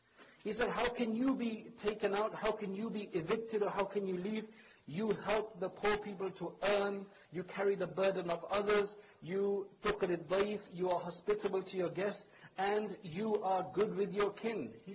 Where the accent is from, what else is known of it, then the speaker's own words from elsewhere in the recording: England, United Kingdom; So we clarified, we're from England, and, you know.